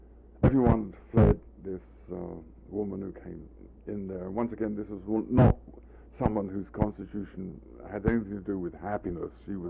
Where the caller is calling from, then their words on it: Los Angeles, California, United States; I'm calling him from Los Angeles, from USC.